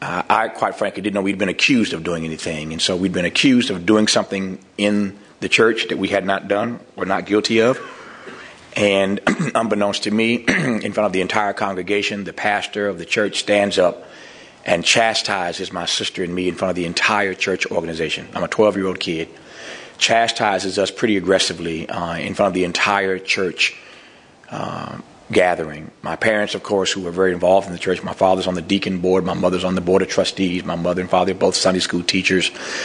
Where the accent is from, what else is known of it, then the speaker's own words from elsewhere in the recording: United States; my memoir, What I Know for Sure, my story of growing up in America.